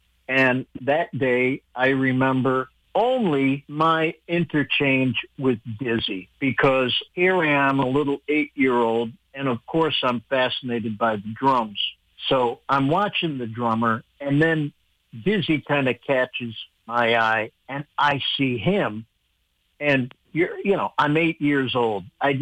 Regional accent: Norwalk, Connecticut, United States; I grew up in Norwalk, Connecticut, and my parents heard about a benefit concert that was being held for the NAACP at Leonard Bernstein's summer home in Fairfield, Connecticut.

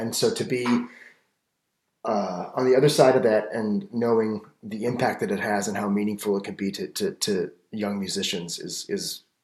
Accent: Toronto, Ontario, Canada; I grew up in Toronto, and I had a pretty wild way of arriving there myself.

